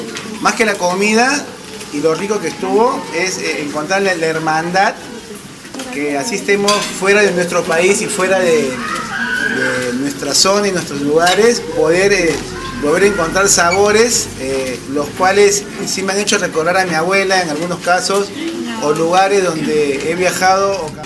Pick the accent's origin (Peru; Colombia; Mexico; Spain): Peru; now in Córdoba, Argentina; Entonces eso es lo que como peruanos residentes en Córdoba tenemos que buscar.